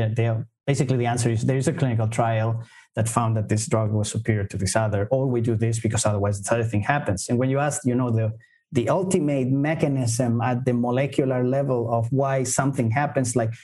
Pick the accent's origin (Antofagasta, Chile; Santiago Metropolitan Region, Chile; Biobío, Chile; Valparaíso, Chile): Santiago Metropolitan Region, Chile; Santiago; in Santiago, in Chile, which is my home country.